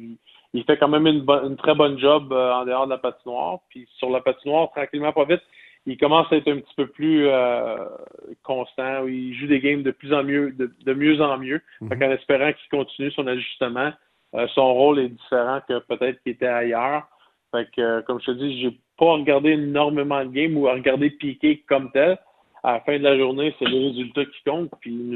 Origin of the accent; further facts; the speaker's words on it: Quebec, Canada; On est des Québécois qui jouent au hockey aux États-Unis ou pour le Canada anglais, n'importe où.